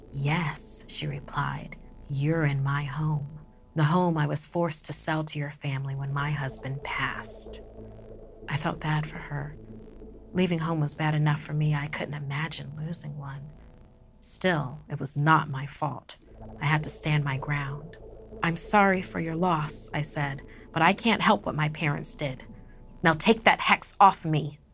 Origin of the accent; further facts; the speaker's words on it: Pretoria, Gauteng, South Africa; now in Mochudi, Botswana; I'm originally from Pretoria, a city in South Africa.